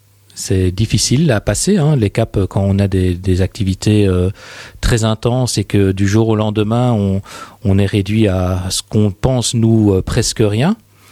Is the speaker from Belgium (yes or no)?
yes; Belgium; now in France; Je suis belge.